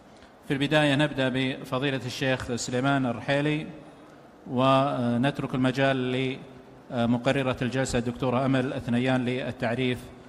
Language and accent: Arabic; Saudi Arabia; علمائنا الأكابر في بلادنا السعودية فريضة